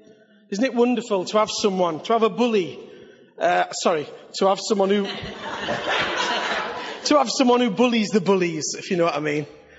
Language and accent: English; Billingham, North East England, United Kingdom; I was brought up in Billingham. Someone has to be.